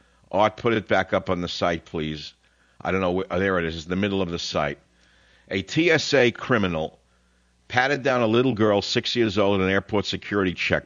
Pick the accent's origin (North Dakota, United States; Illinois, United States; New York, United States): New York, United States; Queens; when I was a boy growing up in Queens